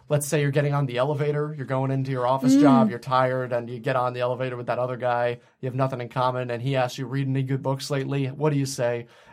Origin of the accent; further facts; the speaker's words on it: New Hampshire, United States; growing up in New Hampshire like I did, where it was, you know, my family was Episcopalian